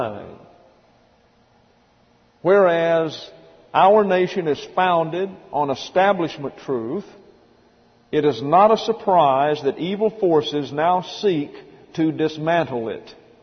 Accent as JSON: {"language": "English", "region": "Missouri", "country": "United States", "said": "But I'm from a little community outside of St. Louis."}